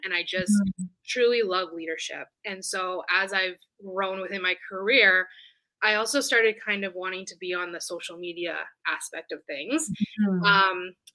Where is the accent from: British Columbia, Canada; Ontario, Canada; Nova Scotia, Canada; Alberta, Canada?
British Columbia, Canada; Vancouver; I grew up over on the Lower Mainland, so in the Vancouver area.